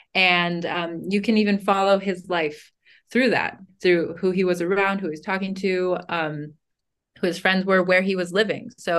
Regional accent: West Coast, United States; My dream was always to road trip, because I'm from the West Coast, but I went to school on the East Coast.

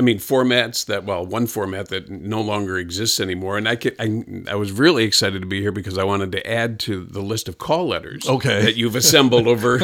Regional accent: Horseheads, New York, United States; I grew up in Horseheads, which is down around Elmira Corning.

